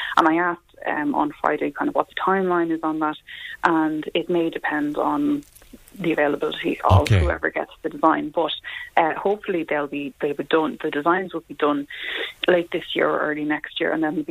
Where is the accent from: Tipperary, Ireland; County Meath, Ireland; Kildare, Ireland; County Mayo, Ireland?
Kildare, Ireland; Celbridge; I used to do lessons in St. Raphael's when I was growing up in Selbridge